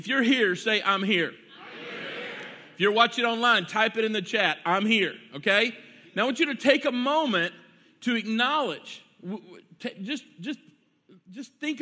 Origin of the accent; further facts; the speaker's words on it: Irving, Texas, United States; But I grew up here in South Irving. I graduated from Nimitz High School, and it is just awesome to be here.